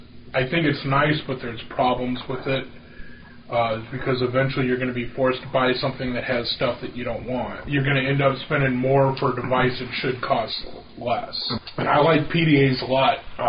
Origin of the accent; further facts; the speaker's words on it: Dodge City, Kansas, United States; born there; I was born in Dodge City, Kansas. Another torture item as a kid, being a resident of Dodge City for the first 9 months of my life.